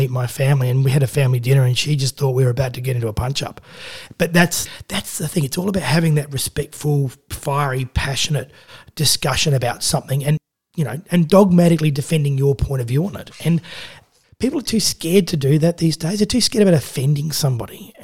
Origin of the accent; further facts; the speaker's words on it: Adelaide, South Australia, Australia; I grew up in Adelaide, so most of the kids I went to school